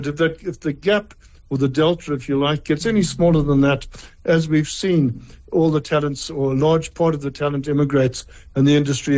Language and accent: English; South Africa; One of the key problems, but both an advantage and a problem that we have as South Africans, is that we're an English-speaking country.